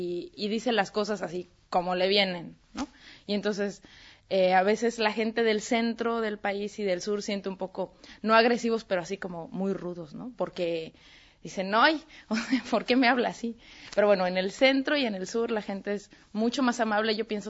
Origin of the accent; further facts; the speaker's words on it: Querétaro, Mexico; En la ciudad de donde yo soy, que es, bueno, donde yo vivo, que es Querétaro, es conocida ahí en México